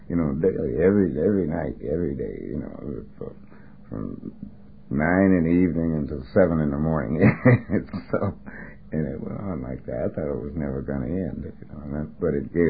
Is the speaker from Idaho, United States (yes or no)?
no; Pontiac, Michigan, United States; born there; I was born in Pontiac, Michigan in 1927.